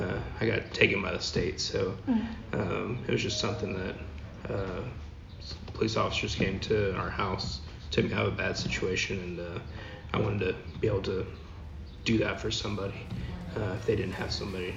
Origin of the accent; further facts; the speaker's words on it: College Station, Texas, United States; Then ended up coming back. So I grew up here in College Station.